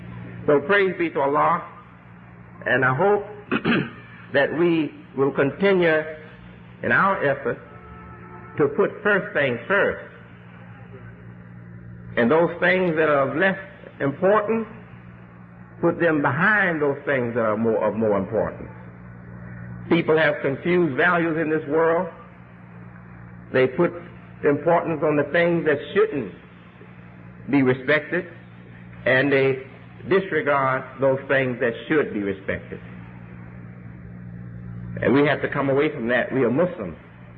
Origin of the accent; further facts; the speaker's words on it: Chicago, Illinois, United States; now in New York, United States; I come from Chicago, South Side. Majority of the people on Chicago South Side are us, and we are poor there. And now I'm in Harlem